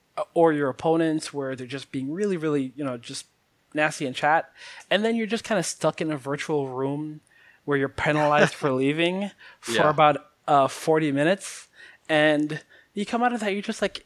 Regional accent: Jamaica; I was born in Jamaica, raised there

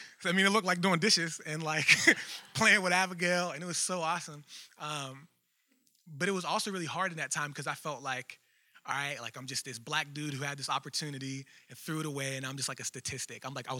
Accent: Washington, Pennsylvania, United States; I'm from Washington, Pennsylvania, which is like an hour and a half away, kind of like a smaller jug town. I kind of grew up, it was kind of rough over there

